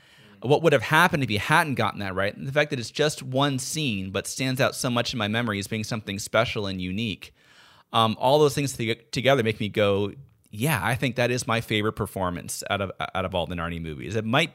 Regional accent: United States; even I, as an American, have of Santa Claus.

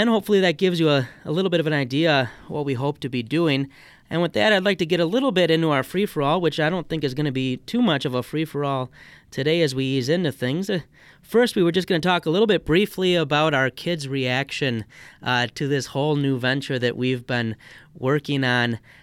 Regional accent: Michigan, United States; I was born and raised in Michigan.

